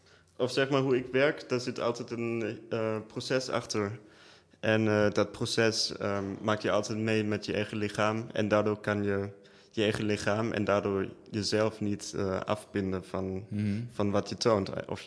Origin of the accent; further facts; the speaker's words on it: Germany; also born or lived in Amsterdam / Berlin; now in Netherlands; Ja, ik ben in Duitsland opgegroeid, maar ik heb wel een Nederlands eindexamen. Dus ik op een gegeven moment naar Amsterdam verhuisd en heb daar mijn school afgemaakt.